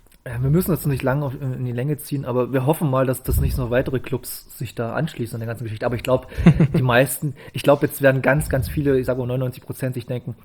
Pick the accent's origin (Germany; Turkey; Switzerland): Germany; East Germany; Und ich als Ostdeutscher